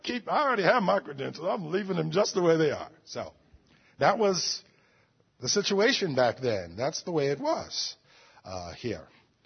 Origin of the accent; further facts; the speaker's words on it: Newark, New Jersey, United States; Riots in the cities that I grew up in 1967 in Newark.